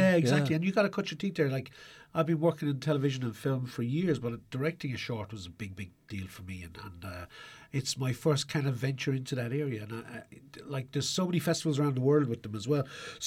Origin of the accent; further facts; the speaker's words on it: Thurles, Tipperary, Ireland; Well, funny enough, I grew up in Turles, Tipperary, and I would have always thought Well was a purely Turles thing.